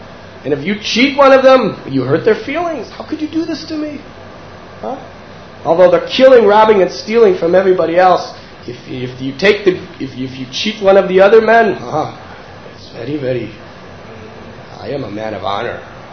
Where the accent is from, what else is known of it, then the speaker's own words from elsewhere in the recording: Chicago, Illinois, United States; You see, I'm from Chicago.